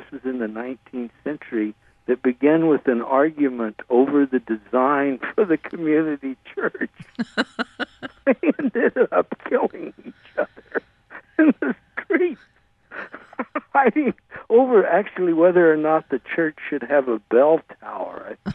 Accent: Gulf Coast, United States; also born or lived in Louisiana; Well, I just tell people I grew up on the Gulf Coast because I did. I spent a lot of time in Louisiana.

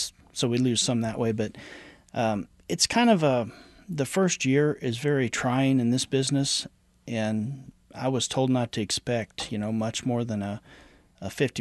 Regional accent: Wellington, United States; North of Odessa. It's a small town called Wellington.

